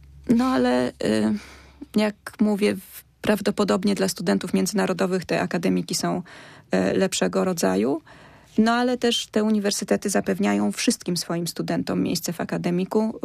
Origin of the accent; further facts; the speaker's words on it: Wrocław, Lower Silesian Voivodeship, Poland; born there; Urodziłam się we Wrocławiu. Moi dziadkowie pochowani są we Wrocławiu